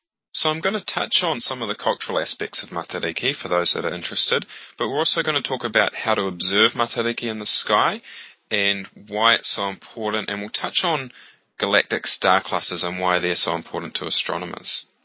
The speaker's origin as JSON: {"language": "English", "country": "New Zealand", "tie": "born or raised there", "said": "I'm from New Zealand, born and raised"}